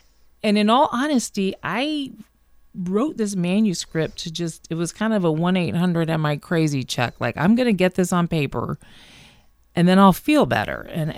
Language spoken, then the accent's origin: English; Georgia, United States; Now, I'm from Georgia, so that's not an issue.